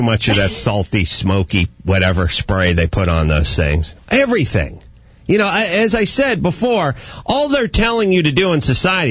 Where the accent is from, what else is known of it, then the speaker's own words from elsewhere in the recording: California, United States; growing up in the San Fernando Valley, well, there you go, San Fernando.